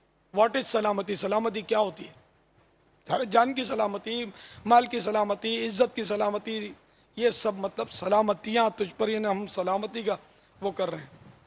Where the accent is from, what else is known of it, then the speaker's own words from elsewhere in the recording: Karachi, Sindh, Pakistan; ہمارا ملک اور خصوصاً ہمارا شہر باب المدینہ جو کہ روشنیوں کا شہر ہے